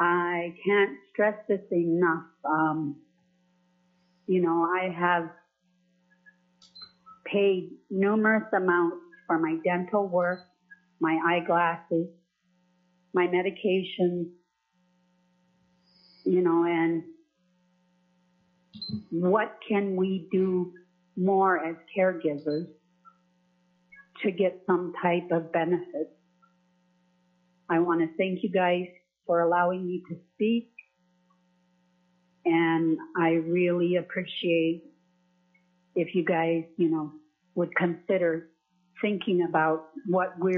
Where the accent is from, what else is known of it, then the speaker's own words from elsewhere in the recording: Northway, Alaska, United States; I'm from Northway, Alaska.